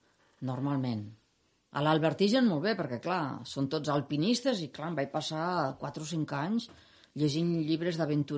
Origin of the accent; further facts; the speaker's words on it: Lleida, Catalonia, Spain; jo sóc de Lleida i clar, els de Lleida doncs, tenim com un malefici